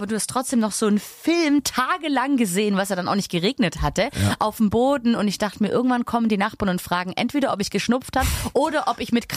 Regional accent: Baden-Württemberg, Germany; Als Schwabe dachte ich mir

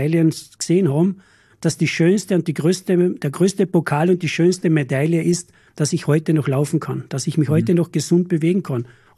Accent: Carinthia, Austria; also born or lived in Vienna; Ich habe in Wien gelebt, war dort Leichtathlet, war Wiener Meister und bin dann zurückgekommen nach Kärnten in meine Heimat, also am Klabeinersee, wo ich ja wohne und aufgewachsen bin.

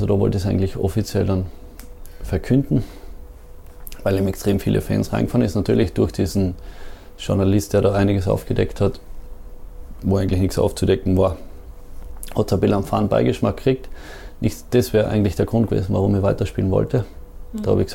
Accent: Carinthia, Austria; dass es bei uns daheim in Kärnten, obwohl wir das schönste Bundesland sind, und wirklich eigentlich alles haben

